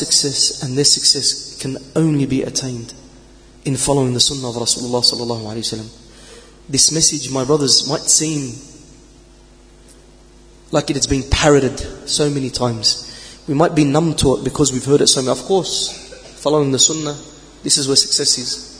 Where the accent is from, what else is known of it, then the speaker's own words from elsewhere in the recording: Sydney, New South Wales, Australia; So we're from Sydney.